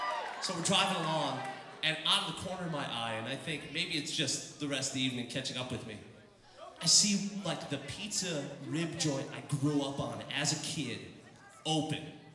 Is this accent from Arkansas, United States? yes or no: no; Illinois, United States; I grew up outside of Chicago, Illinois, and I know there's a lot of transplanted Midwesterners, a lot of northern folks.